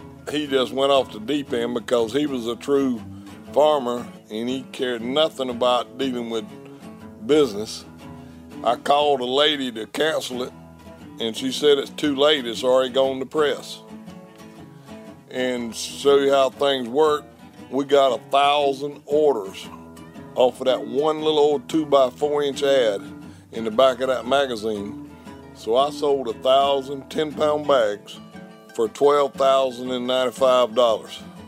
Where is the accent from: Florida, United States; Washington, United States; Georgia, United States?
Georgia, United States; Reidsville; I was born in Reidsville, Georgia, which is not but 7 miles from here. I hadn't been very far, so... I grew up on this farm where we're at now